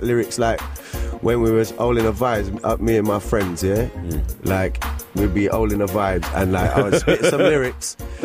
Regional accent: Ipswich, East of England, United Kingdom; When I was growing up in Ipswich

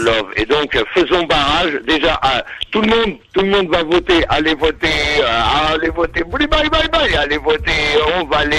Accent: France; Et pour eux, en tant que Français, j'étais le drapeau bleu-blanc-rouge.

